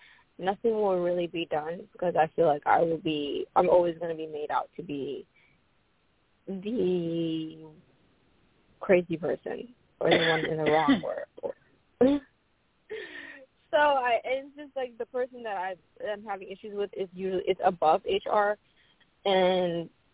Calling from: Ohio, United States

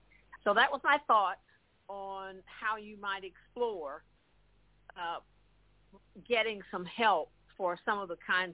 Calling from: St. Louis, Missouri, United States; from St. Louis

